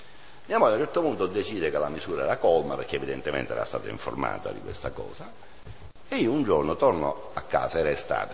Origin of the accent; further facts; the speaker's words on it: Sicily, Italy; now in Bologna, Italy; noi siamo a Bologna, noi veniamo dalla Sicilia